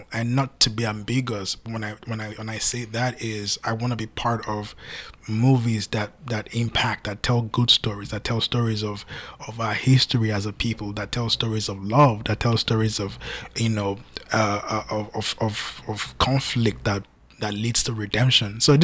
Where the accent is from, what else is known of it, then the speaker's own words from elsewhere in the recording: Nigeria; now in United States; And I grew up in Nigeria.